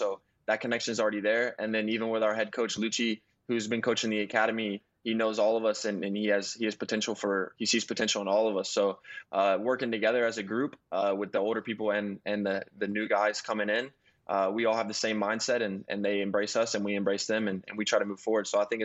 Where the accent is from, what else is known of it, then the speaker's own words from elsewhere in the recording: Birmingham, Alabama, United States; Right. I was raised in Birmingham.